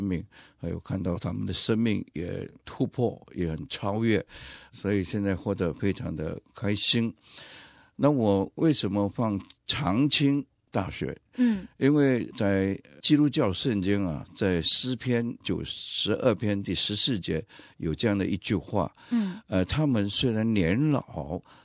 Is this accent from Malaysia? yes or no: yes; Penang, Malaysia; moved away as an adult; 我来自马来西亚槟城。那我1986年被这里一个教会叫宣道堂邀请过来担任牧师。